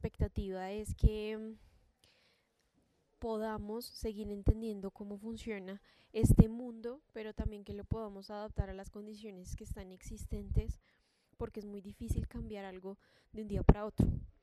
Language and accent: Spanish; Bogotá, Colombia; born there; egresada de la Universidad Nacional en Bogotá. Nací en Bogotá.